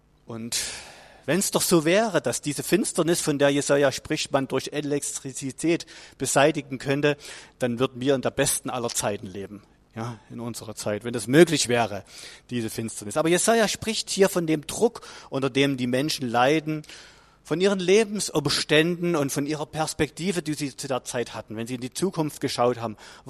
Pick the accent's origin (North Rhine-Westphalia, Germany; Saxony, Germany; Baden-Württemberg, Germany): Saxony, Germany; Wir als Familie, wir kommen ja aus dem Erzgebirge.